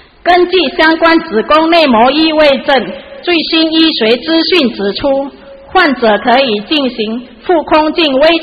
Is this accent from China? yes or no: no; Perak, Malaysia; 我是来自马来西亚霹雳巴干车来的